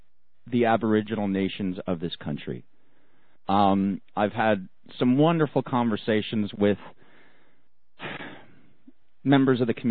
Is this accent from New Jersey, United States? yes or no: yes; New Jersey, United States; now in Australia; "Hey, man, heard your accent before. Where are you from?" I said, "Well, originally New Jersey, man."